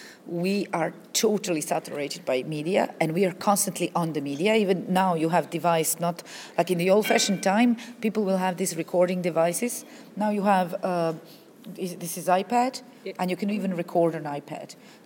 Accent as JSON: {"language": "English", "town": "Athlone", "region": "Leinster", "country": "Ireland", "said": "I'm from Athlone, and I'm going there to transition year students"}